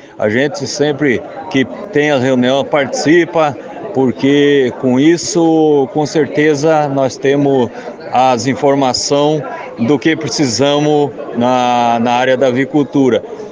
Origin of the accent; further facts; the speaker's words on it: Paraná, Brazil; Nós que somos aqui do Paraná